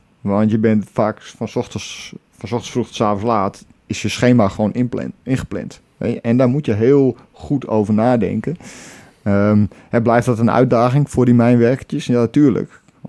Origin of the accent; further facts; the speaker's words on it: Friesland, Netherlands; Ja, zo Fries ben ik niet. Ik ben wel Fries, maar zo Fries ben ik ook weer niet.